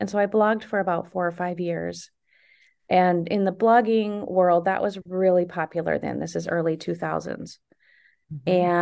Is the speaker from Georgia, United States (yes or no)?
no; Arizona, United States; also born or lived in Chicago; now in Wisconsin, United States; So otherwise, I'm from Arizona. So how would I have ever met a Minnesota boy?